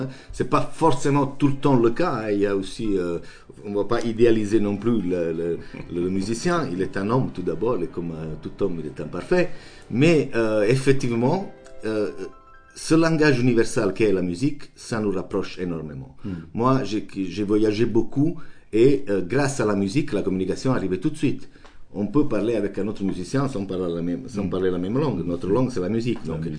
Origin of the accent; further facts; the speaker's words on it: Naples, Campania, Italy; French is a second language; c'est Naples, ma ville natale, qui je me porte à l'intérieur au niveau de mon état d'esprit